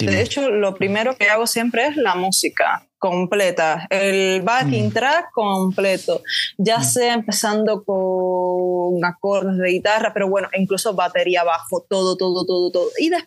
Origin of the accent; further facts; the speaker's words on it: Brazil; déjame inspirarme en Brasil, déjame inspirarme un poco en mi tierra.